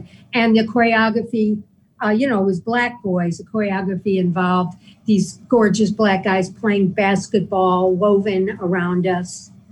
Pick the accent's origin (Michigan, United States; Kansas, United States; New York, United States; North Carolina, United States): New York, United States; and I'm a New Yorker, so we were staying there